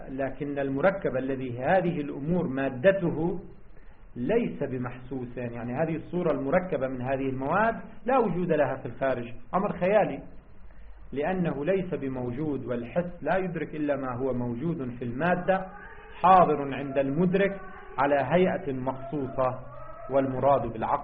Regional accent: Lebanon; هذا ما يعرف عندنا في لبنان بشقائق النعمان

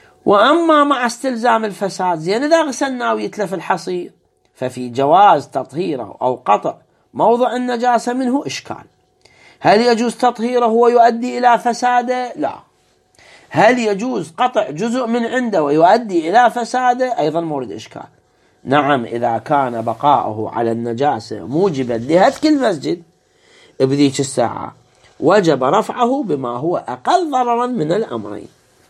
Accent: Iraq; عندنا في العراق

